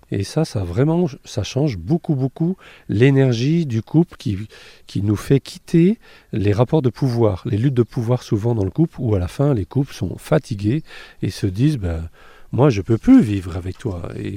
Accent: Angers, Pays de la Loire, France; now in Paris, France; je suis originaire en tout cas de Angers. Mon épouse est bruxelloise et nous habitons dans l'ouest parisien.

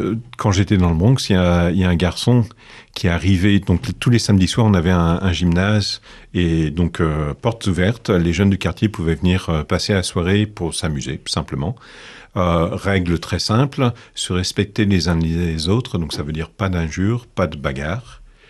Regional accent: France; moved away; parce que ça fait 23 ans que je suis parti de la France

